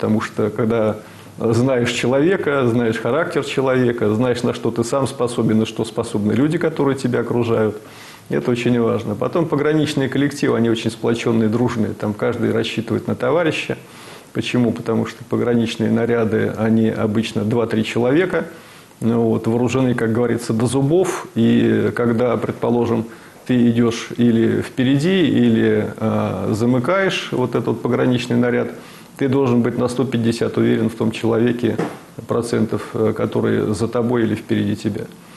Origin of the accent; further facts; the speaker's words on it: Ryazan, Ryazan Oblast, Russia; born there; Я родился в Рязани.